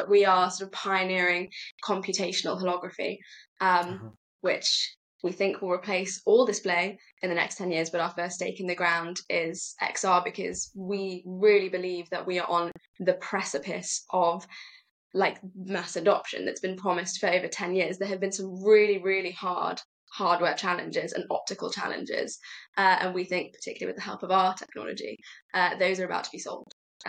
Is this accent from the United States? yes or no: no; United Kingdom; I'm chief of staff at a deep tech startup running out of the UK, if you can tell from my accent already.